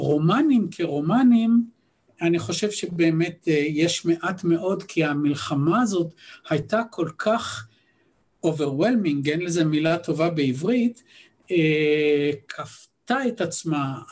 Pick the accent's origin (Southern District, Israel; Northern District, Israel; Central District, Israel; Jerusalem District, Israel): Central District, Israel; Givat Shmuel; אני מדבר על גבעת שמואל, שבתקופה שאני נולדתי שם ב-1952, בשנות ה-50 הראשונות, גבעת שמואל הייתה שכונה בפני עצמה, ואנחנו גרנו בשכונה שנקראה קריית ישראל